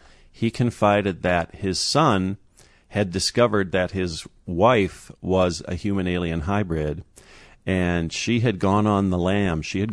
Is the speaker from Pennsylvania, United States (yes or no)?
no; Wisconsin, United States; I am from Wisconsin.